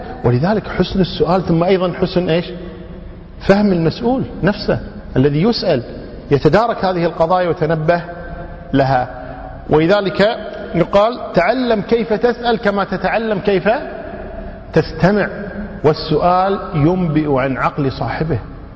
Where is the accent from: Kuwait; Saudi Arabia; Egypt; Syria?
Kuwait; خاصة عندنا بالكويت